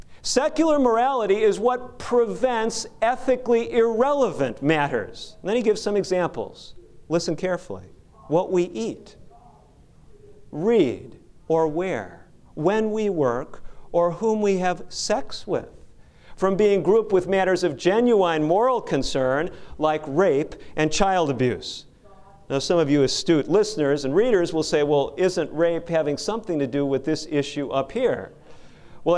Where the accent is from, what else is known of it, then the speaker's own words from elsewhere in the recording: Chicago, Illinois, United States; This is a bus in Chicago, Illinois, my hometown.